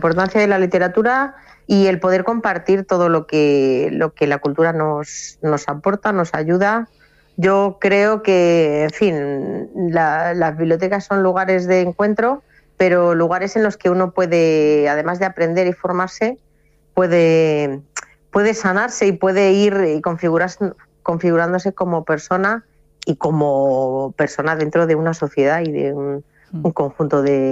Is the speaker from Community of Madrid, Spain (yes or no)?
yes; Madrid, Community of Madrid, Spain; also born or lived in Orgaz; aunque yo soy madrileña, pero bueno, mi corazón y mi experiencia, pues soy mitad madrileña, mitad toledana, orgaceña. Yo estoy en la Biblioteca de Orgaz desde hace muchos años